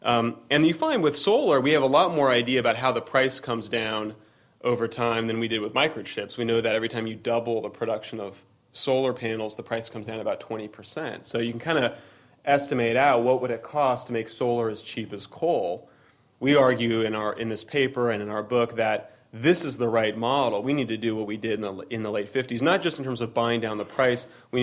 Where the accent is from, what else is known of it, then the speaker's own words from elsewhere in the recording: California, United States; We're from California